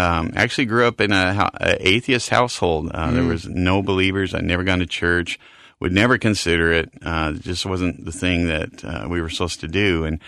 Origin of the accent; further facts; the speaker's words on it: Mount Vernon, Washington, United States; born there; Yeah, I was born in Mount Vernon and out on the – we lived out by the tulip fields.